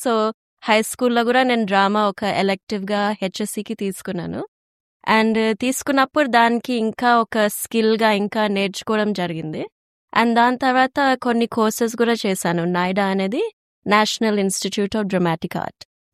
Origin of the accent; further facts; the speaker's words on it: Australia; also born or lived in New Zealand; నేను న్యూజిలాండ్ లో పుట్టాను బట్ ఆస్ట్రేలియాకి వచ్చింది 2 ఇయర్స్ ఉన్నప్పుడు. సో యా, అది ఆస్ట్రేలియన్ న్యూజిలాండ్ బ్యాక్గ్రౌండ్ ఉండేది. అండ్ పేరెంట్స్ అయితే హైదరాబాద్ నుంచి, సో వాళ్ళ బ్యాక్గ్రౌండ్ ఇక నాకు అన్ని మిక్స్ అయిపోయింది.